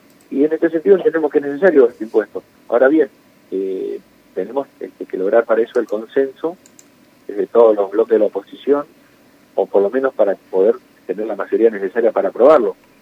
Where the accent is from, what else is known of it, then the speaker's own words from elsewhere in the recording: La Pampa, Argentina; porque somos nosotros de La Pampa